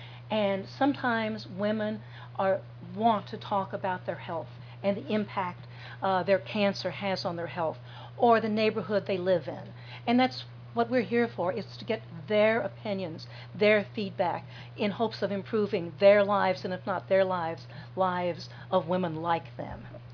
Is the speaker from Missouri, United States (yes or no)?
yes; Missouri, United States; Well, it just happens I'm from St. Louis. I'm not from St. Louis. I'm from Missouri.